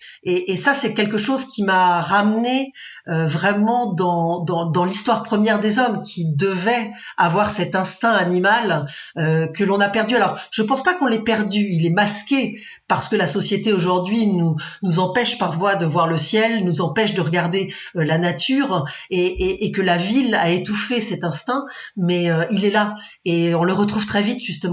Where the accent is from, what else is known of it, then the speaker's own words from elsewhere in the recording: Brittany, France; relier un pays où j'avais vécu pendant 10 ans et j'avais laissé un petit bout de mon cœur là-bas quand même, et puis arriver chez moi en Bretagne.